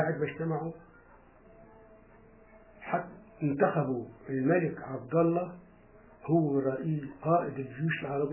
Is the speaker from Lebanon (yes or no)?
no; Palestine; احنا قريتنا اخر قرية طلعت من فلسطين